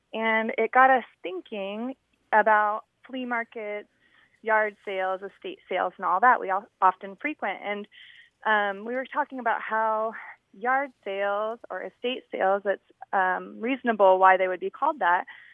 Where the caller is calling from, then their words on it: California, United States; I'm calling from Orange County.